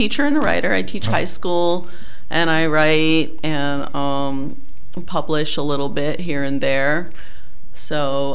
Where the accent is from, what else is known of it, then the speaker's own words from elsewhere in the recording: Hawaii, United States; Yeah, well, growing up in Hawaii, at the time I grew up, which I was in elementary in like the 70s